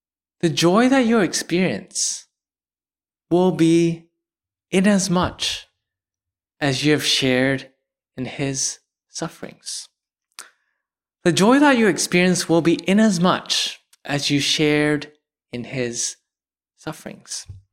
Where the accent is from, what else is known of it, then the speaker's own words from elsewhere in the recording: Houston, Texas, United States; And growing up in Houston, our home team was the Houston Rockets.